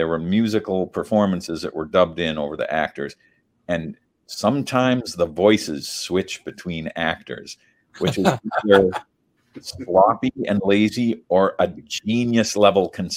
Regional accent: Massachusetts, United States; when I got the application for Harvard, I was stunned to find out that Harvard was in my home state.

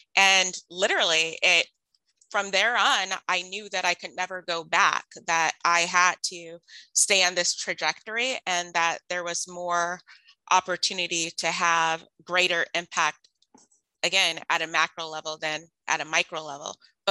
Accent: San Bernardino, California, United States; I was working in San Bernardino, my hometown, as a clinical social worker in a parole office.

